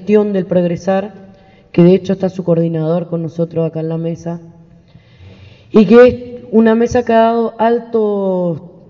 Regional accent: Corrientes, Argentina; now in Buenos Aires, Argentina; Yo soy correntina, pero vivo hace años en Buenos Aires.

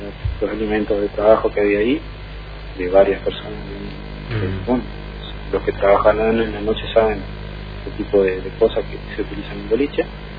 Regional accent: Posadas, Misiones, Argentina; yo hace pocos años vivo acá, pues, soy de Posada, o sea que no hace mucho tiempo

